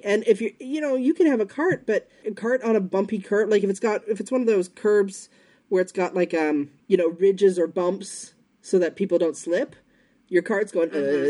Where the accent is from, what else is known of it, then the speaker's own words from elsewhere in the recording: Canada; And I tipped him anyway, because I'm so Canadian.